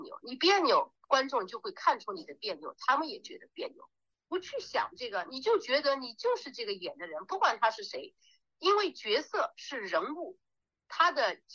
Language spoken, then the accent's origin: Chinese; China; 然后4人一组，只有我一个中国人，其他都是洋人了。